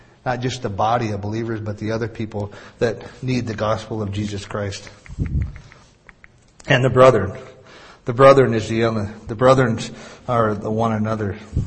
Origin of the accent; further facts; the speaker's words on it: Door Lake, United States; You all know I grew up in Door Lake. My dad was a pastor.